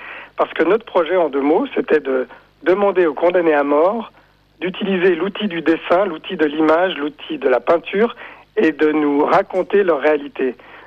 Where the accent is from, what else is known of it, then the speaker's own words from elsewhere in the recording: Switzerland; On s'attendait un peu en tant que Suisse à se faire lancer quand même des tomates dessus